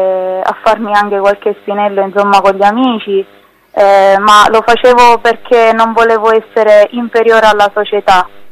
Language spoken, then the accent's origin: Italian; Trapani, Sicily, Italy; accent: Sicilian; Io sono di Trapani, Sicilia.